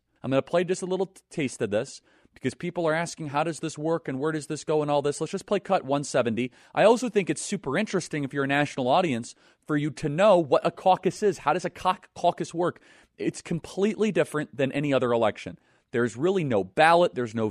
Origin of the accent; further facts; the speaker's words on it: Chicago, Illinois, United States; It's negative 50 degrees. I grew up in Chicago. That's some serious stuff.